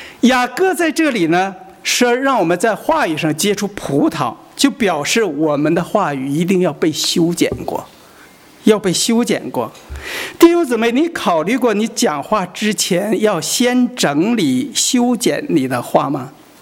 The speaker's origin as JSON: {"language": "Chinese", "country": "China", "said": "我们中国人在形容一个人乱说话或者说瞎话的时候啊"}